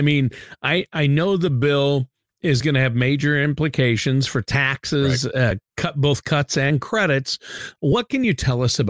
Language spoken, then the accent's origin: English; Minnesota, United States; it's a beautiful season here in Colorado and my home state of Minnesota.